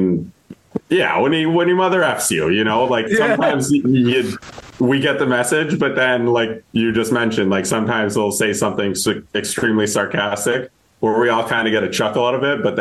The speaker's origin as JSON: {"language": "English", "town": "Toronto", "region": "Ontario", "country": "Canada", "said": "I'm from Toronto."}